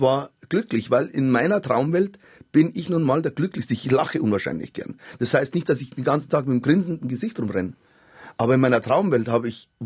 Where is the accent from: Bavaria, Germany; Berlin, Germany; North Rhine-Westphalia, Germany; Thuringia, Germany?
Bavaria, Germany; Munich; ich komme aus dem Münchner Norden